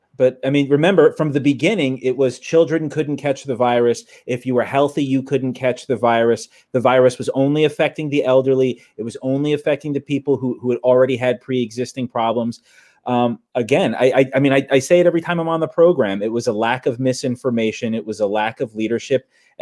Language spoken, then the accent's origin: English; Long Branch, New Jersey, United States; I mean, I'm from Long Branch